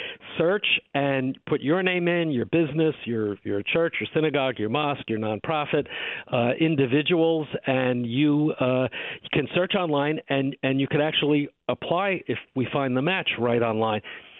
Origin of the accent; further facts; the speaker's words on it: Great Neck, New York, United States; I know back in my hometown in Great Neck, I drove by the other day in a restaurant that had been there for as long as I can remember.